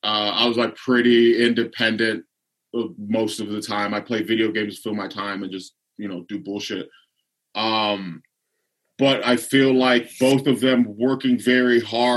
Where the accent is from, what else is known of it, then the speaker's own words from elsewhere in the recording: Lorain, Ohio, United States; Lorraine used a big steelyard, shipyard, auto industry. So like my dad used to work at the steel mill when I was a kid.